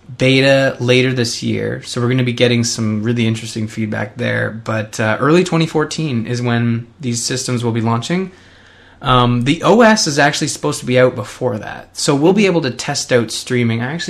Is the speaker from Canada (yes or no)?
yes; Canada; I mean, I'm super Canadian, and then when I play Cards Against Humanity, I'm just like, I don't know.